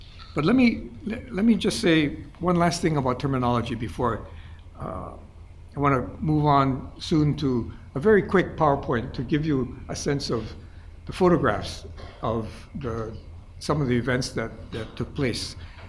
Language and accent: English; Hawaii, United States; he was a senator from my home state, Hawaii, and he was, because the Senate runs on seniority, he was an extremely powerful person. For one thing, he brought a lot of money back to the islands.